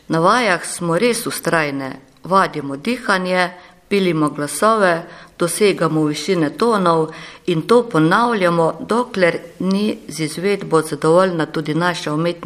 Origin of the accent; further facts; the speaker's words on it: Kanomlja, Gorizia, Slovenia; Po ena iz Idrije, Spodne Idrije in Cerkneha. Ostale smo iz Kanomlje.